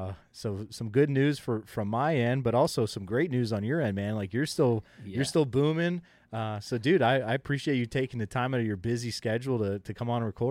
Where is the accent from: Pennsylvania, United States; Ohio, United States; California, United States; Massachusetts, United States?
Pennsylvania, United States; I have to be ready not only for my home state of you know, PA of climbing the mountains